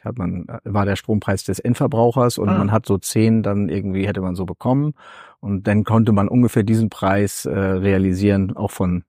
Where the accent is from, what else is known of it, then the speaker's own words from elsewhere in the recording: Schleswig-Holstein, Germany; Nordfriesland, wo ich herkomme